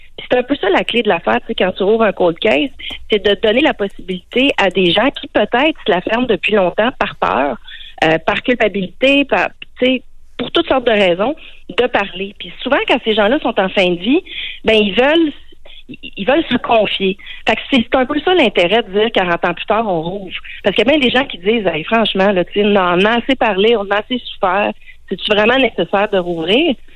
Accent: Quebec City, Quebec, Canada; moi, j'ai habité la rue Belmont, je viens de Québec

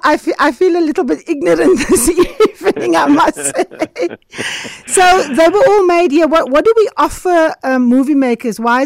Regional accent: South Africa; We want to be proudly South African. In fact, our 702 walk is about being proudly South African.

